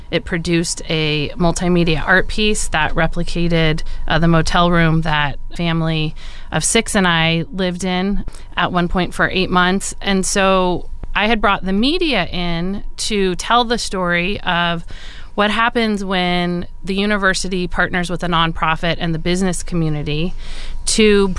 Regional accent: California, United States; my story is that I was a homeless kid growing up in Orange County.

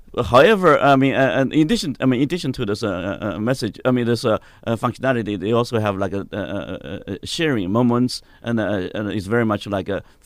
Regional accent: Suzhou, Jiangsu, China; was born and raised in China, a city called Suzhou, China. I'm going back this weekend

